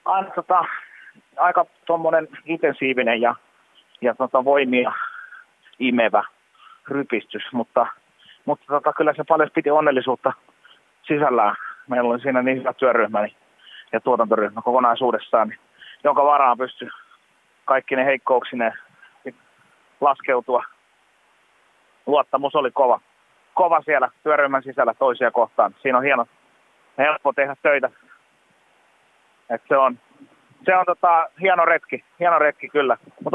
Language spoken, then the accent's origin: Finnish; Valkeakoski, Pirkanmaa, Finland; Joo, mä oon siis Valkeakoskelta kotoisin